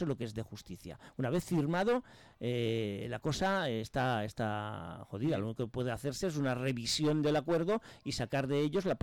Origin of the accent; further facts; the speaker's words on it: Spain; Y nosotros vamos a poner nuestro granito de arena como agricultores españoles, defendiendo a los agricultores españoles